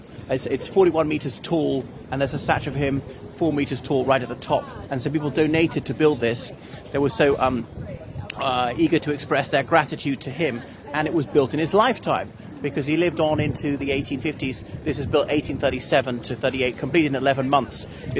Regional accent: Ireland; from Ireland

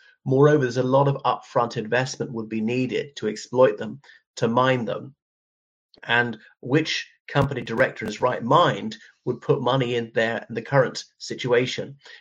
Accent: Ireland; from Ireland. Welcome back to the channel.

